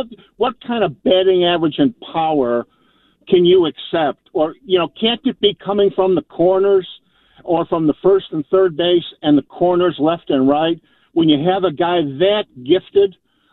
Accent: Chicago, Illinois, United States; I grew up in Chicago watching a horrible Cub team

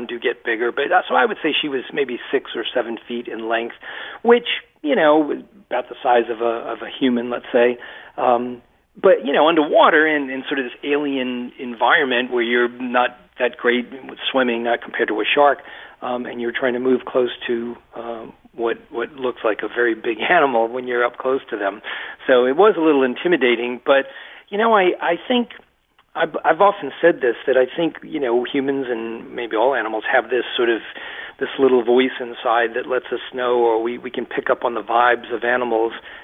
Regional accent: Massachusetts, United States; Well, I spent my entire life in Massachusetts in a little textile mill town about 35 miles west of Boston

